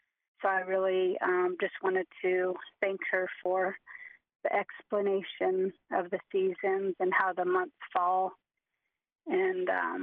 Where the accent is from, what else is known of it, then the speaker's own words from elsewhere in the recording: Washington, United States; from where I come from in this area, born and raised on the Yakima Reservation